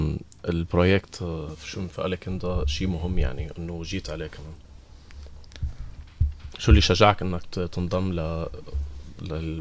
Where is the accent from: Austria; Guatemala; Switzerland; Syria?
Syria; German is a second language; ich komme auch aus Syrien